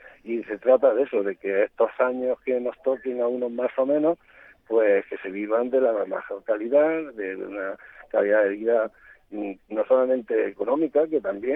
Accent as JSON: {"language": "Spanish", "country": "Spain", "said": "como el encuentro se realiza en España, pues la mayoría somos españoles"}